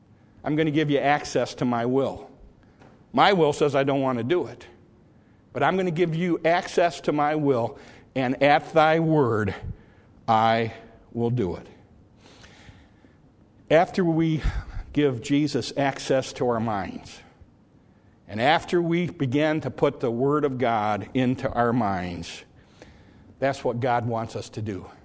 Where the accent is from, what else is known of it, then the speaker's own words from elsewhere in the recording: Michigan, United States; I was from Michigan. I had never been south of the Mason-Dixon line all of my life until I got married.